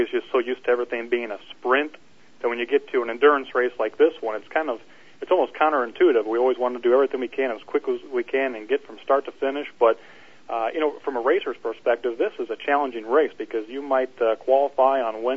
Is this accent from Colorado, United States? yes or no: no; Illinois, United States; I'm from Illinois originally, but before Route 66 Raceway was built over there in Joliet, we would travel over here every weekend from 1995 through 2006, racing junior dragster.